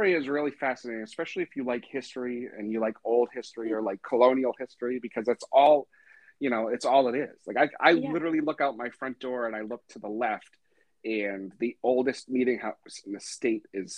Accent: New England, United States; And so like growing up, you kind of have that bias where it's like, yeah, I'm from New England. Like I'm better than you.

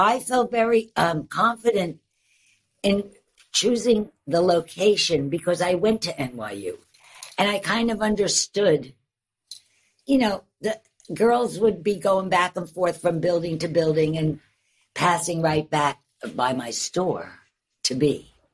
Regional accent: Queens, New York, United States; also born or lived in Manhattan; I was born in Manhattan. And when I was about, I don't know, maybe, I don't know, 10 years old, I'll say. I can't remember. We moved out to Queens.

